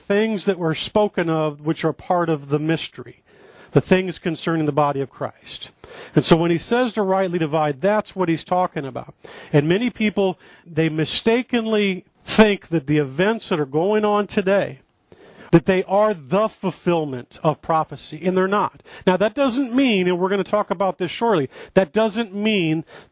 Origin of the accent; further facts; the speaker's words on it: Missouri, United States; smaller than the size of the state of Missouri, my home state